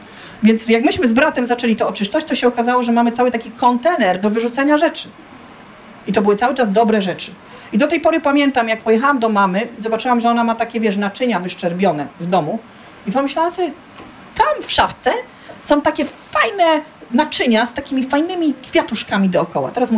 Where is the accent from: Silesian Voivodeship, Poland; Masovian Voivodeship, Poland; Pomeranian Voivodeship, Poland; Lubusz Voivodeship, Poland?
Silesian Voivodeship, Poland; ja pochodzę ze Śląska, na Śląsku zawsze było tak, że my po prostu na Śląsku żyliśmy wielkimi rodzinami